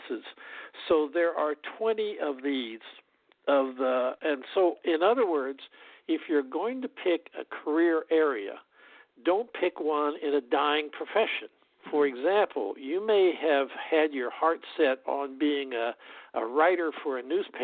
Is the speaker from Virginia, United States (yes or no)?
no; Newton, Kansas, United States; every little town in the country had one, and I grew up in Newton, Kansas, and there was a newspaper there, the Newtonian